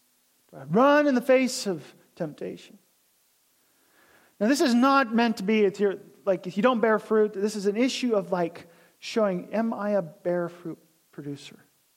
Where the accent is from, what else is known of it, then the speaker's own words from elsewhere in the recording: Spokane, Washington, United States; I grew up in Spokane